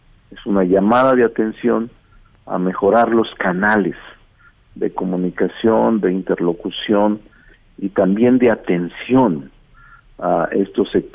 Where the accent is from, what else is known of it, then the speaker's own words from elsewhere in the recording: Mexico City, Mexico; Yo soy un ciudadano de la Ciudad de México y es todo.